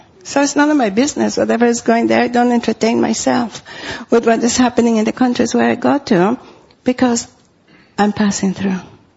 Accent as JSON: {"language": "English", "country": "Costa Rica", "tie": "born or raised there", "said": "he said to me, welcome to Costa Rica, where are you from? I said, oh, just from down the street. I said, no, I'm not asking you where are you staying, where are you from? I said, really? I'm from down the street. I grew up just down the street."}